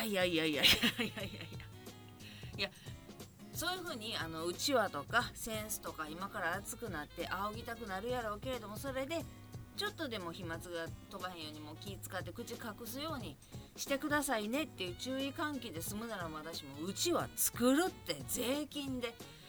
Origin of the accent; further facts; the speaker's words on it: Hyogo, Japan; 我が地元兵庫県500人超え。